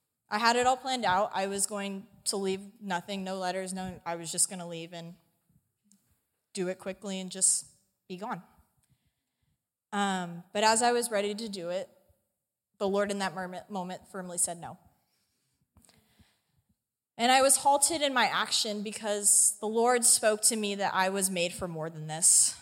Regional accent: Reno, Nevada, United States; I grew up in Reno, Nevada my whole life, boo.

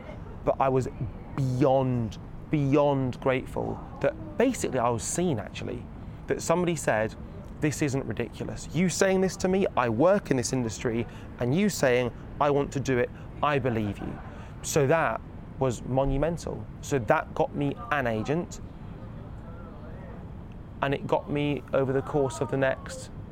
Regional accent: Wolverhampton, West Midlands, United Kingdom; But I'm a boy from Wolverhampton and that wasn't going to happen.

